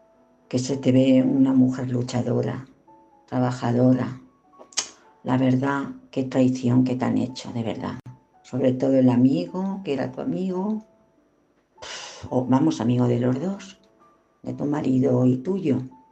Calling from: Madrid, Community of Madrid, Spain; de Madrid.

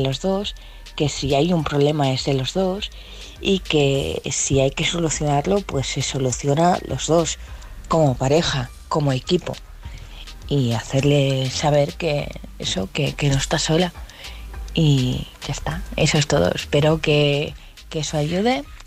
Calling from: Vilanova i la Geltrú, Catalonia, Spain; de Vilanova y de Geltrú.

